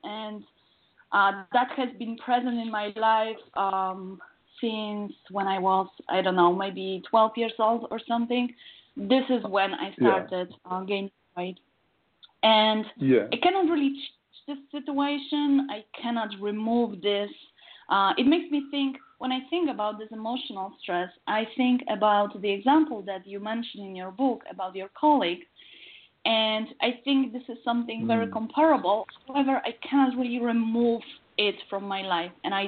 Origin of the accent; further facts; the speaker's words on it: Poland; now in United States; I guess it's the fact that I am originally from Poland. I moved to the States like 11 years ago or 12.